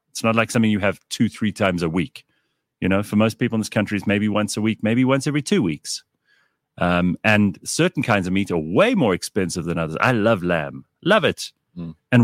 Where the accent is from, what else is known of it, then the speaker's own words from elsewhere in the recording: South Africa; Just enjoy the meat. It's one of the best things about being South African.